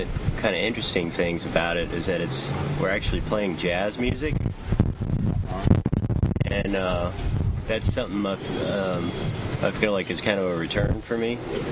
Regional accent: Houston, Texas, United States; I'm from Houston.

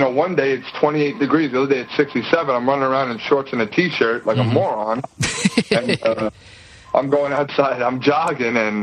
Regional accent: New York, United States; I am a diehard New York Jet fan.

